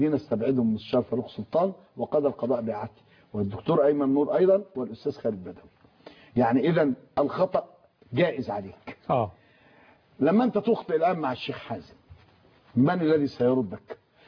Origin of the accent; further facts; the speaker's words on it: Egypt; ما الجوازات عندنا في مصر ما عندهاش افاده.